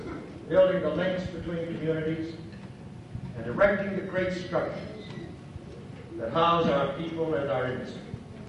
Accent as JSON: {"language": "English", "region": "Maine", "country": "United States", "tie": "born or raised there", "said": "But he and I used to be neighbors in my hometown in Maine, and we were both ardent fishermen."}